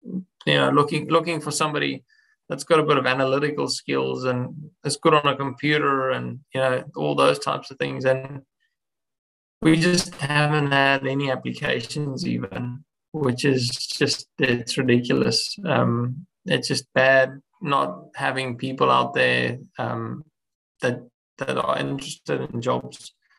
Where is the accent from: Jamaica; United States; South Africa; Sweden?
South Africa; moved away as an adult; now in Australia; I came to Australia from South Africa based on skills. And, you know, when I left South Africa, my brother left with me as well to come to Australia.